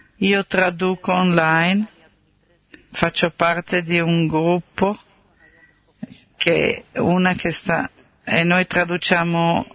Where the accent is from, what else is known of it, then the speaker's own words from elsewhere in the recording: Canada; Io vengo dal Canada e sono ospite qua.